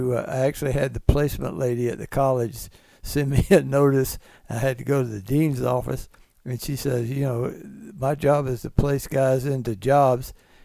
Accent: Beaufort, South Carolina, United States; I grew up in Beaufort, South Carolina.

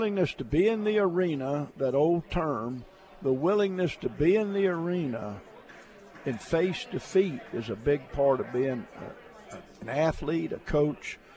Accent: Alabama, United States; I grew up in Alabama with no air conditioning.

